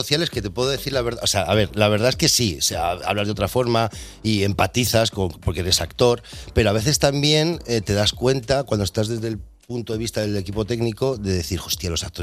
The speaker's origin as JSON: {"language": "Spanish", "town": "Móstoles", "region": "Community of Madrid", "country": "Spain", "said": "De los 80, yo soy de Móstoles."}